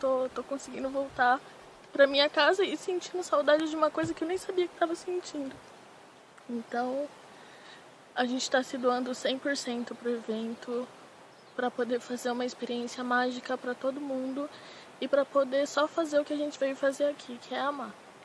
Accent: Santo André, São Paulo, Brazil; Eu sou de Santo André, no ABC Paulista.

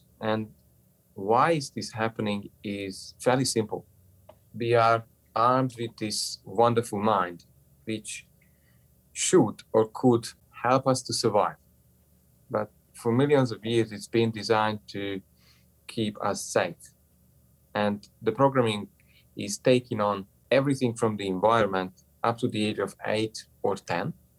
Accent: Budapest, Hungary; English is a second language; I'm coming from Budapest.

